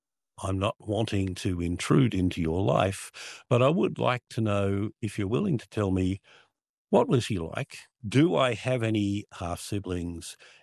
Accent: Australia; So I rang up and I said, hello … from Australia.

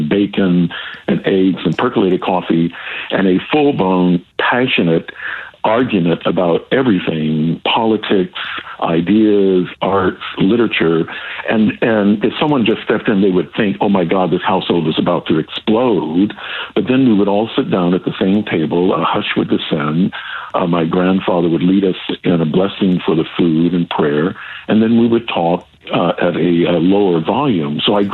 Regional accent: Southern US, United States; I grew up in the American South in a three-generation household

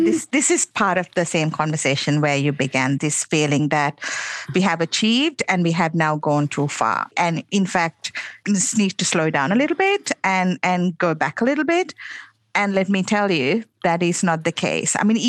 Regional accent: Sri Lanka; moved away as an adult; I grew up in Sri Lanka and until I came here as a young adult, and I'm a first generation migrant.

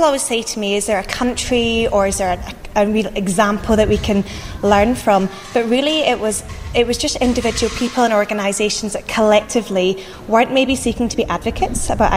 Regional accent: Scotland, United Kingdom; moved away as an adult; now in Orange, Australia; I come from Scotland, lived in Orange now for a year and a half

